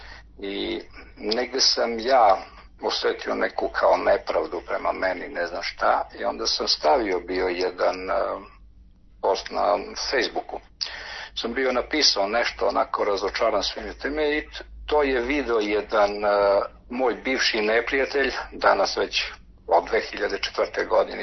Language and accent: Serbian; Vlasotince, Southern and Eastern Serbia, Serbia; iz Vlasotica sam, inače sam učesnik rata na prostoru Republike Hrvatske